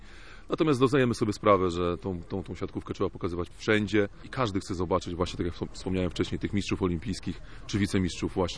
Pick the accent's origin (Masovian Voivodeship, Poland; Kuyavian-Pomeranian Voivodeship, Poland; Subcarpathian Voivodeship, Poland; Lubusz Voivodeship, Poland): Lubusz Voivodeship, Poland; Gorzów Wielkopolski; Gorzów, moje rodzinne miasto, które wróciło na mapę plus ligi.